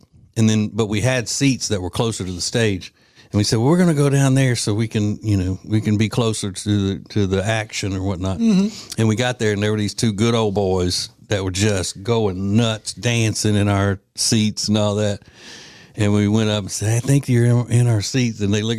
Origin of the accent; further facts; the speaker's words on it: Louisiana, United States; A story out of my home state of Louisiana.